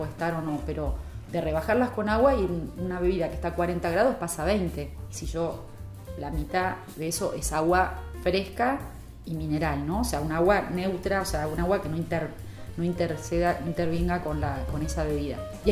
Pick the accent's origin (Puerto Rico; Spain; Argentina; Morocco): Argentina; Soy argentina, sabes que nos gusta mucho el dulce de leche, ¿no?